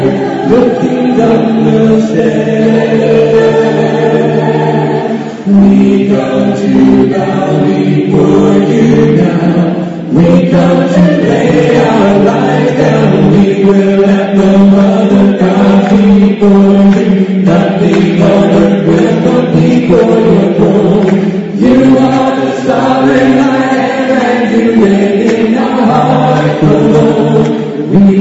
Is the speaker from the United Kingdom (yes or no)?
no; Memphis, Tennessee, United States; I come from Memphis, Tennessee, from City Harvey Church. And up here I represented five congregations, including City Harvey Church in Memphis, where I come from.